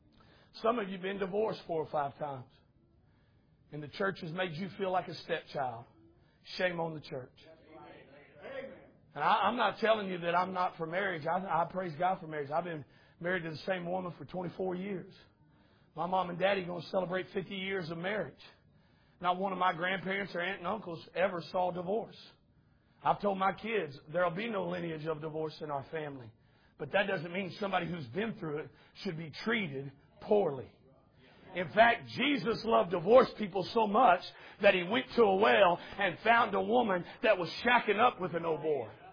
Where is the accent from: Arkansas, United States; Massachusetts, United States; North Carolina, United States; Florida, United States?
Arkansas, United States; West Fork; And I'm sitting here from West Fork, Arkansas, as Clark likes to call it, Rooster Pooed, Arkansas.